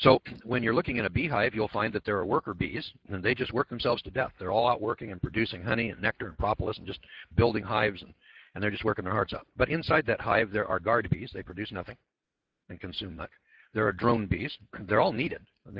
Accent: California, United States; moved away as an adult; In fact, I'm from California. I was born there, and I lived there, did business in California. And back in 1972, I took a look at the business atmosphere in California, and I said, enough's enough, and I moved to Idaho.

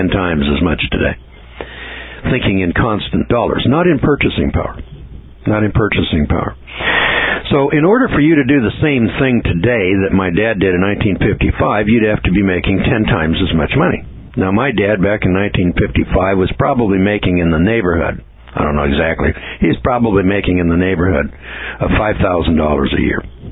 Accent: California, United States; I'm an old real estate guy, and I was from the Bay Area

